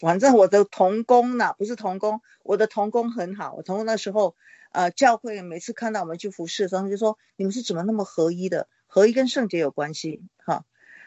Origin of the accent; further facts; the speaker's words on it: Taiwan; 所以我身为一个台湾人，马上就想到我自己的地方很多问题